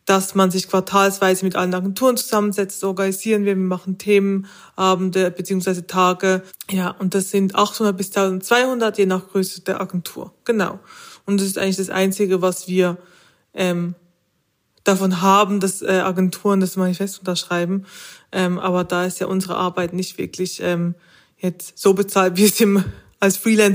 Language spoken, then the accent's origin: German; Switzerland; als Schweizerin muss ich jetzt die Schokoladenmetapher bringen dazu